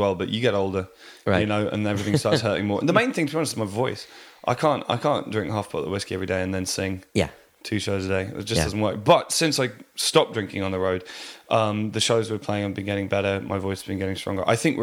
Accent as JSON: {"language": "English", "town": "Meonstoke", "region": "South East England", "country": "United Kingdom", "tie": "born or raised there", "lives_now": "London, United Kingdom", "said": "Oh, that's where I was born. I haven't been to Meonstoke for years. I was raised in Meonstoke, which is near Winchester, and I now live in North London."}